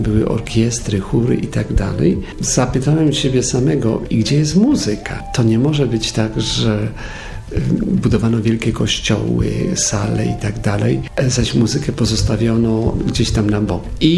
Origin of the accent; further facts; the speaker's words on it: Poznań, Greater Poland Voivodeship, Poland; tutaj w Poznaniu, bo jestem rodowitym poznaniakiem z Franowa